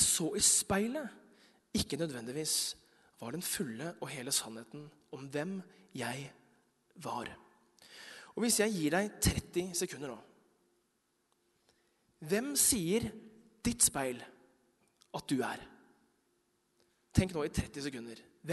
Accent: Oslo, Norway; also born or lived in Bergen; jeg vokste opp, dette fra Bergen, jeg vokste opp delvis i Bergen, men har vokst opp mesteparten av mitt liv i Oslo, på Kalbakken i Groruddalen

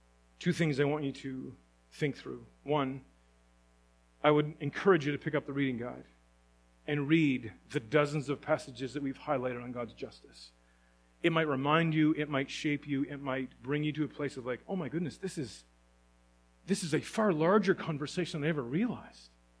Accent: Canada; Like, let me go home. I'm a Canadian.

